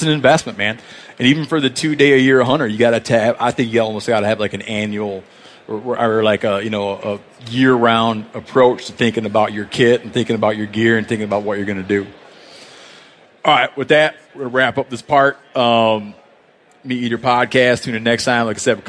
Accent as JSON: {"language": "English", "region": "Michigan", "country": "United States", "tie": "born or raised there", "said": "like I grew up in Michigan"}